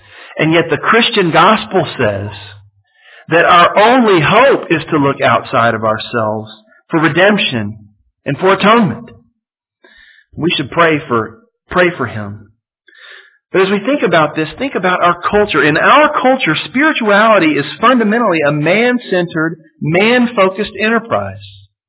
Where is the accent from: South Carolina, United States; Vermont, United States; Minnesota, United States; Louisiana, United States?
Louisiana, United States; Now, I'm from Louisiana, and Louisiana people don't really know what to do with snow.